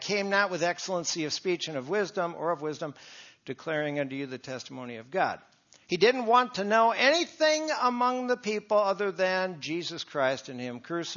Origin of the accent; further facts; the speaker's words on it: Wisconsin, United States; I grew up in Wisconsin, and so I like summer. I hated winter.